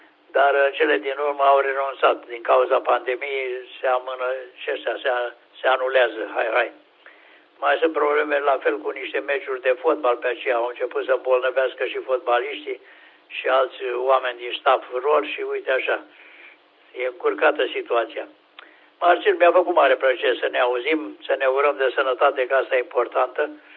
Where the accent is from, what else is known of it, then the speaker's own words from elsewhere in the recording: Balta Verde, Dolj, Romania; Sunt de la Balta Verde, de acolo aerodromul de marginea Craiovii